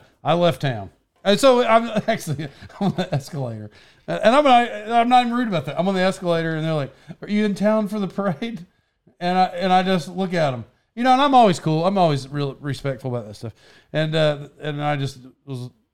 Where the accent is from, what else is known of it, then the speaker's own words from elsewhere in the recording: Locust Grove, Oklahoma, United States; And like I grew up in Locust Grove, right? Oklahoma.